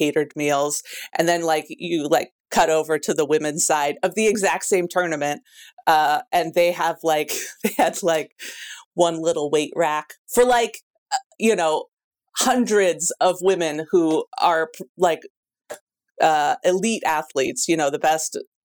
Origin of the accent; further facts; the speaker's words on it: Pacific Northwest, United States; Well, I'm from the Pacific Northwest, so I watch the Seattle Storm a lot.